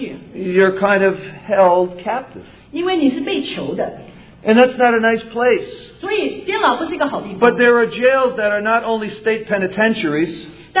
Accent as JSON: {"language": "English", "town": "New York City", "region": "New York", "country": "United States", "tie": "born or raised there", "said": "I'm from New York City. And I was born there and raised there and I've never been mugged."}